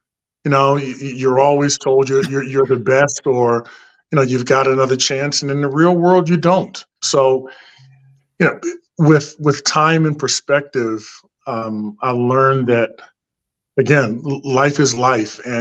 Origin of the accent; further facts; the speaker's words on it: New Jersey, United States; And, you know, growing up in South Jersey, we were, you know, always traveling up to Philadelphia to play in the Sunny Hill League.